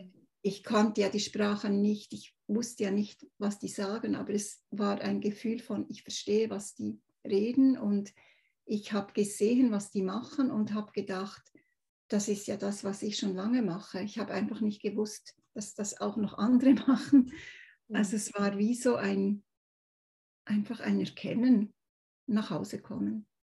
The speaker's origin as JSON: {"language": "German", "country": "Switzerland", "said": "ich komme aus der Schweiz, wie man wahrscheinlich hört."}